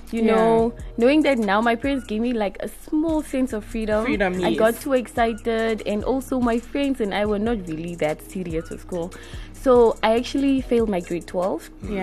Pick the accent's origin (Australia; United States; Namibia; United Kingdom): Namibia; Katutura, Khomas; Well, I grew up in Katutura.